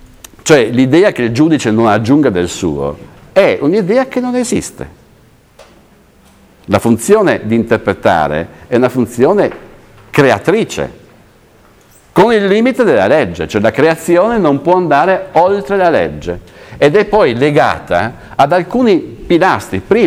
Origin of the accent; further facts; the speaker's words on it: Trieste, Friuli-Venezia Giulia, Italy; Io vengo da Trieste, Trieste è sotto, io vengo anche da Trieste